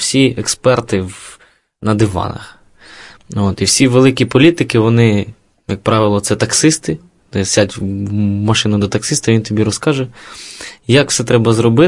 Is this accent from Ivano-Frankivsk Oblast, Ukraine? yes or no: no; Kyiv, Ukraine; Я виріс в Києві